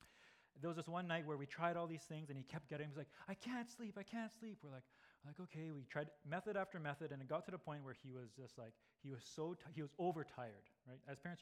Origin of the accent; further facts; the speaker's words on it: Calgary, Alberta, Canada; So I was born and raised in Calgary. My parents are Japanese. They were Japanese immigrants. They landed in Calgary in the early 70s. And growing up, I'm the youngest of four kids